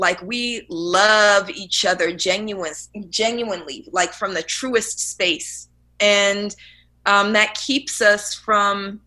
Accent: Oakland, California, United States; as a Black girl growing up in East Oakland at the height of the crack cocaine epidemic

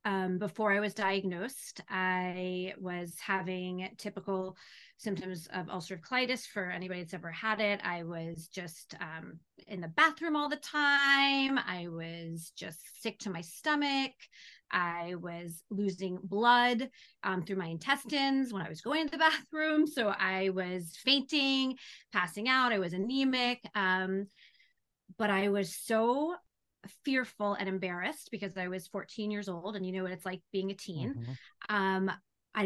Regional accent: New Jersey, United States; I grew up in New Jersey, northwestern New Jersey, tiny little town.

